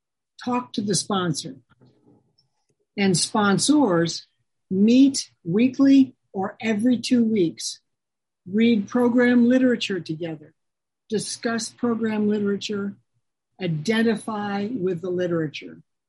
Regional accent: United States; Okay, I am an American. America is a drinking and impulsive culture.

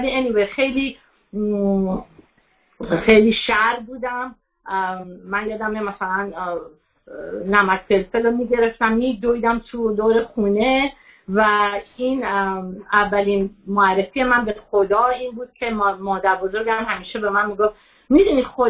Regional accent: Tehran, Tehran Province, Iran; born there; من تو تهران به دنیا اومدم توی خانواده 7 نفری

